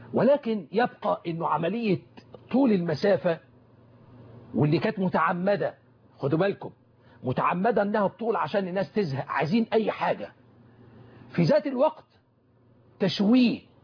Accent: Egypt; وأنا مصري

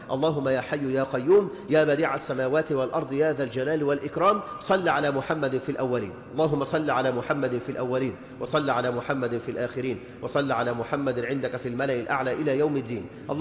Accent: Egypt; اللهم احفظ بلدنا مصر وسائر بلاد المسلمين

